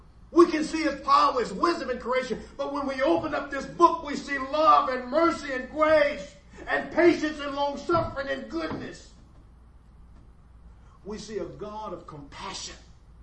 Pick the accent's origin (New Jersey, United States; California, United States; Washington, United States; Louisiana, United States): Louisiana, United States; New Orleans; I grew up in New Orleans, Louisiana. A lot of swamps, flat land.